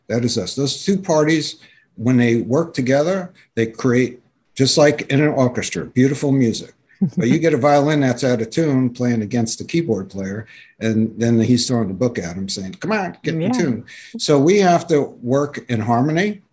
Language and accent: English; New York, United States; growing up in New York is Carnegie Hall and Broadway and the museums. It changed my life.